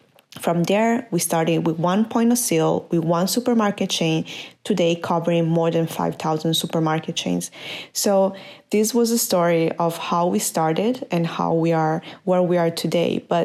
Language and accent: English; Cremona, Lombardy, Italy; English is a second language; I was born and raised in Cremona, which is a small town in the northern of Italy. There is around 70,000 people. So when I was there, when I was born there, I was actually the only Asian, and more precisely Chinese girl there.